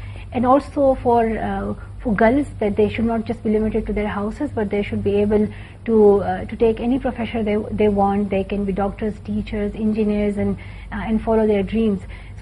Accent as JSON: {"language": "English", "country": "Pakistan", "said": "I'm Pakistani, I love my country, and I stand for the rights of every child in Pakistan to have access to safe and quality education."}